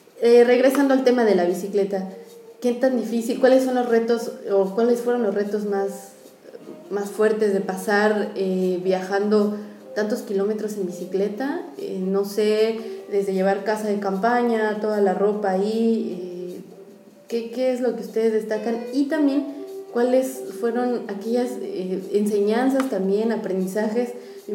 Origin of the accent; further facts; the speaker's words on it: Mexico; para quienes estamos oscilando, viajando, y quienes somos mexicanos, escuchar esto que nos dicen.